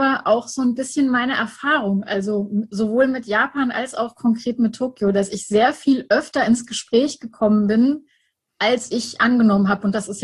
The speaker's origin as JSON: {"language": "German", "country": "Germany", "said": "Und hat mich dann gefragt, wo ich herkomme, weil er an meinem Koffer gesehen hat, dass ich aus Deutschland gekommen bin."}